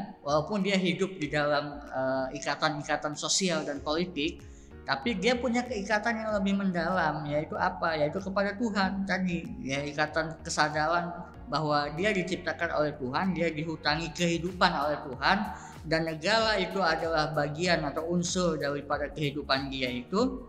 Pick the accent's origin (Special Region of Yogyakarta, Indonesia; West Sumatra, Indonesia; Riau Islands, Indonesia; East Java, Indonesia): West Sumatra, Indonesia; Bukittinggi; Bukit Tinggi, saya orang Bukit Tinggi.